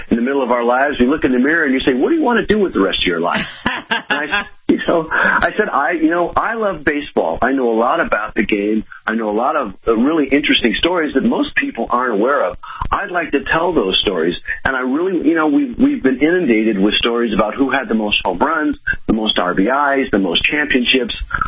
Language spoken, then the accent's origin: English; San Francisco, California, United States; I'm almost 59 now, and it's just been a part of who I am growing up in San Francisco with all the great teams with Willie Mays and Willie McCovey and Juan Marichal.